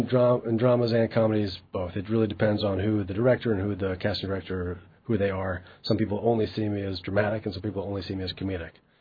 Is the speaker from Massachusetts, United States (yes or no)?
no; Denver, Colorado, United States; now in New York, United States; I'm born and bred in Colorado from Denver, so it's nice to be around mountains again